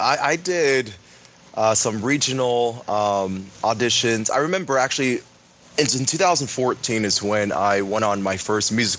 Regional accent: Bakersfield, California, United States; as a kid growing up in Bakersfield, I was, you know, pretty involved in the theater scene there.

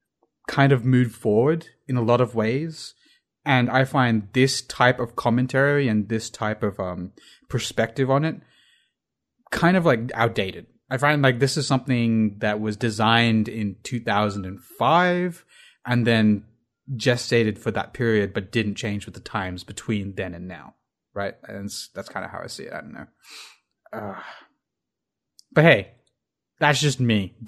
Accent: India; I'm Indian, so I don't really have a problem with colored skin.

